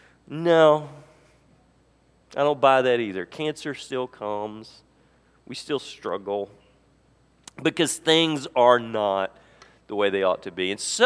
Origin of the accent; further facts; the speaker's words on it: the South, United States; now in North Dakota, United States; And where I grew up in the South, because, frankly, we didn't have quite the same violence of winter that we have here. Things didn't quite come to the point of death that they do in North Dakota.